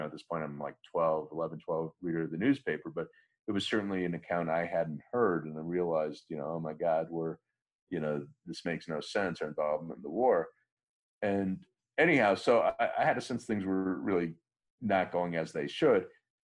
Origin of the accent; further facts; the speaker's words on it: Chicago, Illinois, United States; Yeah, well, I grew up in Chicago under the Daley machine, so I always had a sense politics was kind of corrupt